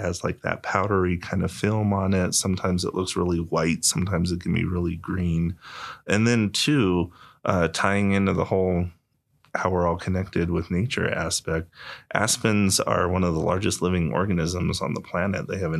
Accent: Rye, New York, United States; Well, I grew up mostly in Rye, so I've lived in the mountains most of my life, and it's a different experience, certainly, from living in the city.

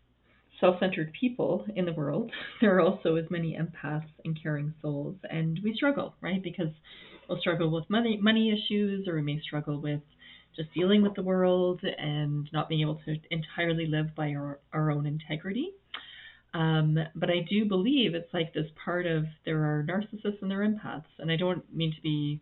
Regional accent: Canada; I'm Canadian too, so it wasn't even in my own country.

